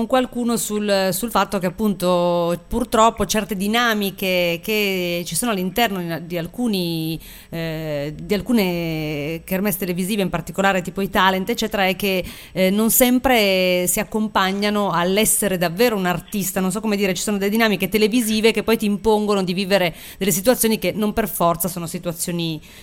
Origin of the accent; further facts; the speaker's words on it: Piedmont, Italy; anch'io sono piemontese, quindi siamo seri, siamo seri ma in senso buono ovviamente.